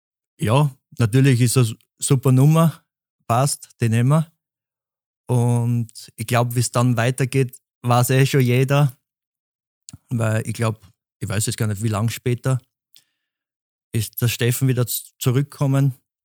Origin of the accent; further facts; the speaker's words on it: Baden, Lower Austria, Austria; bei uns draußen, wo ich groß geworden bin in Baden, gibt es nichts anderes außer Grün.